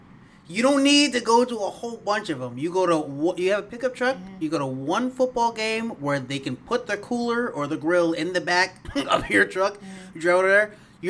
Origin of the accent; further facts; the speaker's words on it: the South, United States; So Nicholas and me, we're from the South, which people can be very emotional.